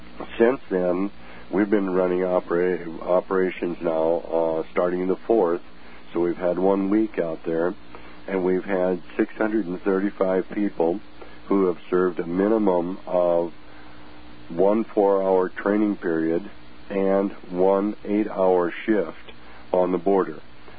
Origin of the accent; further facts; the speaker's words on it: Pacific Northwest, United States; Okay, well, remember, I'm from the Pacific Northwest, so I don't know your individual congressional delegation.